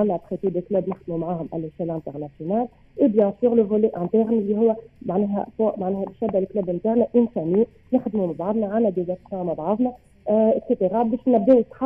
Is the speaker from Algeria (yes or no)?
yes; Algeria; اون اسوسيسيون عندنا في الجزائر